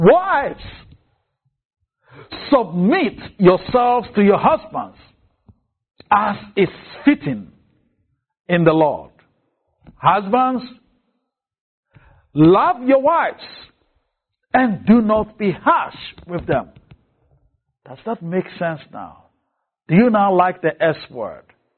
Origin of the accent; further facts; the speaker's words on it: Ghana; now in United States; I grew up in Ghana.